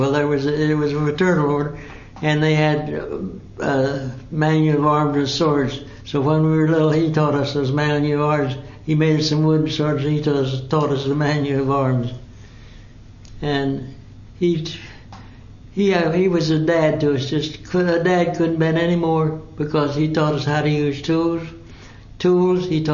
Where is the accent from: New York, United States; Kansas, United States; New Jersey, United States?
Kansas, United States; Pittsburg; Pittsburgh, Kansas. And one thing, you know, it was about 18,000 to 20,000.